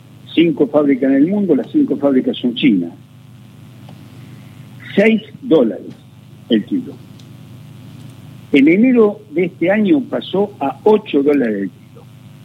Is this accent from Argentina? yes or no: yes; Argentina; nosotros somos argentinos